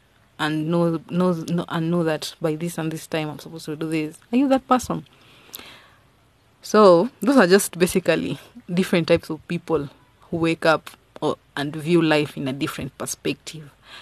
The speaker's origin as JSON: {"language": "English", "country": "Kenya", "first_language": "Luo", "said": "In Swahili, we say asante. In my mother tongue, we say erokamano."}